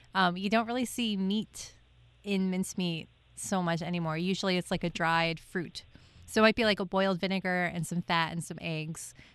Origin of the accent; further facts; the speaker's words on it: New York, United States; Yeah, so I grew up out near the Finger Lakes, and we have grape pie.